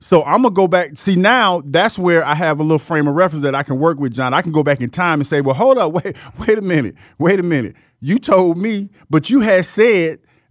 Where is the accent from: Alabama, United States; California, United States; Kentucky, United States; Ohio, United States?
Ohio, United States; I'm from Ohio. That I grew up watching Big Ten.